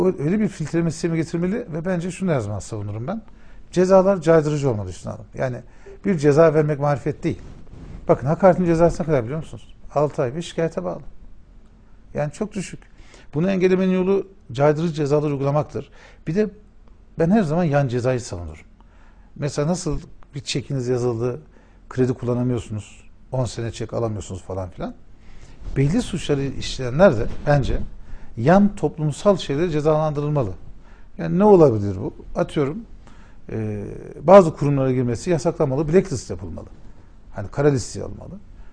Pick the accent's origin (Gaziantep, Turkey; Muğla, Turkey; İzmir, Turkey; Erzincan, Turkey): Erzincan, Turkey; Ben Erzincanlıyım.